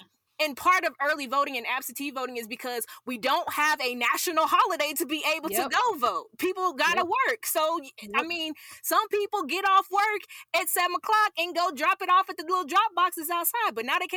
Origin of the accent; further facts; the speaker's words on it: Georgia, United States; So, you know, my home state of Georgia decided that they wanted to pass some stupid ass law